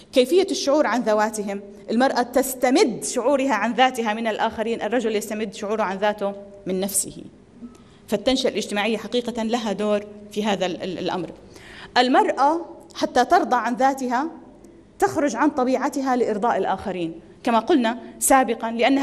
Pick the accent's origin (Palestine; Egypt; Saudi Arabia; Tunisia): Egypt; كما هي الحال عندنا في مصر.